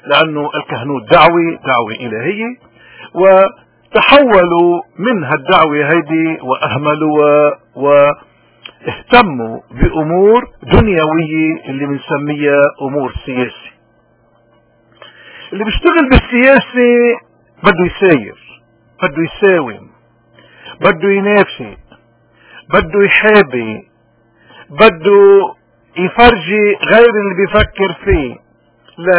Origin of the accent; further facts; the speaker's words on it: Lebanon; قديش نحن كلبنانيين اليوم بحاجة انه نتفهم قول سيدنا يسوع المسيح